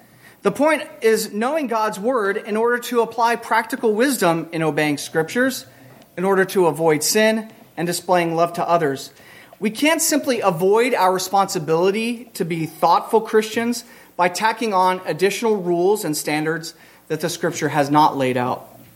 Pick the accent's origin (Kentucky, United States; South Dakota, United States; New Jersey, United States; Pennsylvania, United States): Pennsylvania, United States; I grew up outside of Amish and Mennonite country in Pennsylvania.